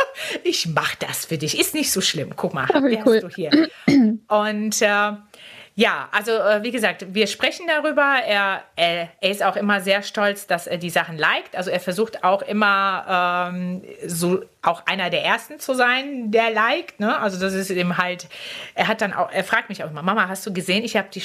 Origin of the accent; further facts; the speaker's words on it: Poland; born there; also ich bin erstmal geboren in Polen.